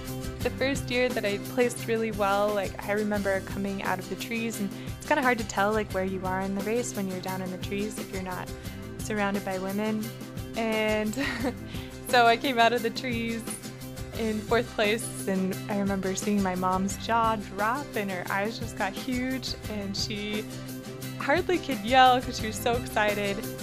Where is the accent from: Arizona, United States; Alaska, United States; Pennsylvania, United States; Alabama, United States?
Alaska, United States; Seward; I'm from Seward. I grew up most of my life there.